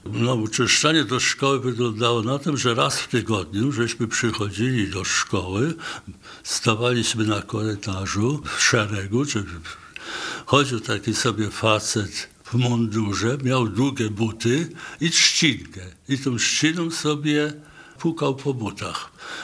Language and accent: Polish; Gdynia, Pomeranian Voivodeship, Poland; born there; Urodziłem się w Gdyni w 1936 roku. Gdynia miała w ten czas już 10 lat, czyli jestem o 10 lat młodszy od Gdyni.